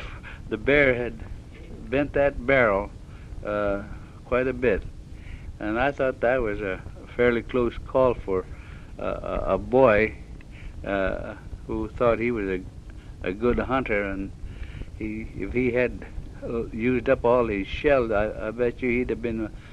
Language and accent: English; Barrow, Alaska, United States; born there; Well, I was born in Barrow.